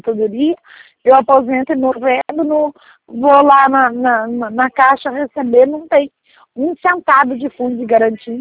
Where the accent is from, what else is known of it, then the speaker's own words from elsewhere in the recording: Minas Gerais, Brazil; Eu não sou daqui, eu sou de Minas.